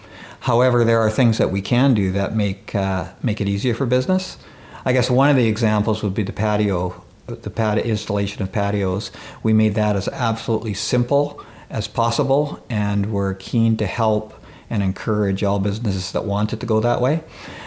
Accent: Salmon Arm, British Columbia, Canada; I grew up in Salmon Arm, attended school here. Went to Okanagan College and, lived most of my life here.

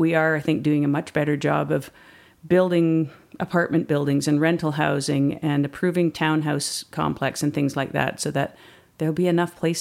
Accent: Quebec, Canada; also born or lived in Ontario; I was born in Quebec, and we moved around lots of little mining towns in Ontario and Quebec because my dad was a mining engineer. And I met my husband in Kelowna in 1993, and we moved here in the spring of 94. So I think I've been here for 27 years.

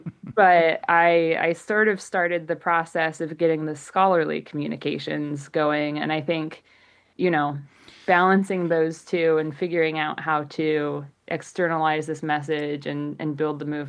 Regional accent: Colorado, United States; my personal relationship with the natural environment growing up in Colorado

